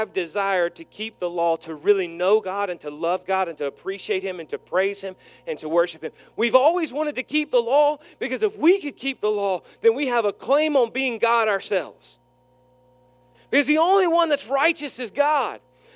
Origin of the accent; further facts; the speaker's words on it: Warrington, North West England, United Kingdom; I'm from Warrington. I ever mentioned that?